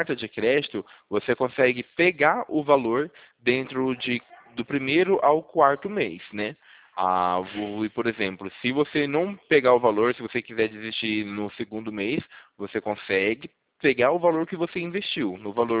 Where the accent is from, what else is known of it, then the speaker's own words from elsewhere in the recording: São Paulo, Brazil; E eu fico no interior de São Paulo, na região de Campinas.